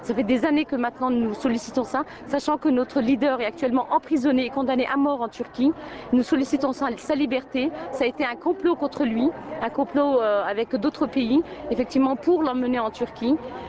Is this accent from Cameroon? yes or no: no; Grand Est, France; Nous venons de France, dans la région de Moselle et d'Alsace.